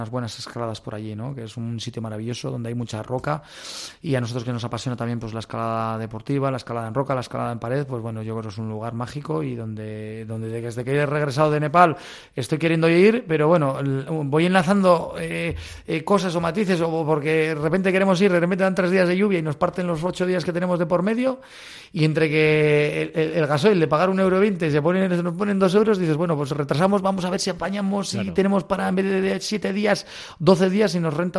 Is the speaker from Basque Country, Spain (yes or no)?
yes; Lemoa, Basque Country, Spain; soy de Lemona.